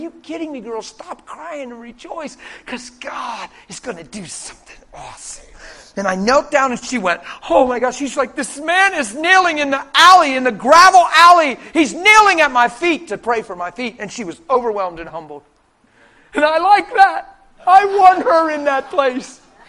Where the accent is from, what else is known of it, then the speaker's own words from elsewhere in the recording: York, Pennsylvania, United States; I'm from York, PA.